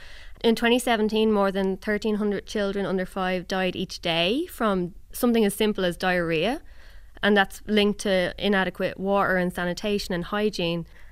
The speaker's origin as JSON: {"language": "English", "country": "Ireland", "tie": "born or raised there", "said": "So I grew up in Ireland, so it's an island. It rains almost every day."}